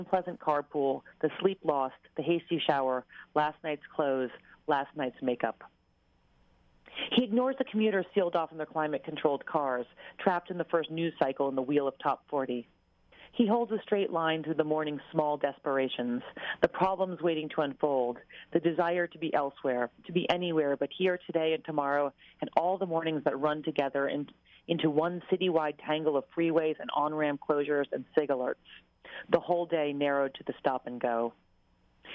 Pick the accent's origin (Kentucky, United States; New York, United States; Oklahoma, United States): New York, United States; New York City; And I come from New York City